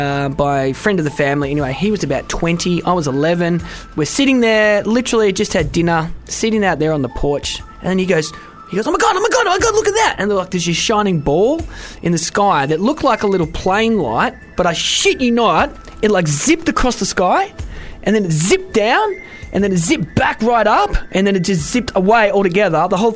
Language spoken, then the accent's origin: English; Australia; when I was growing up in Australia, and at this point we did live in an area that was about an hour out of the city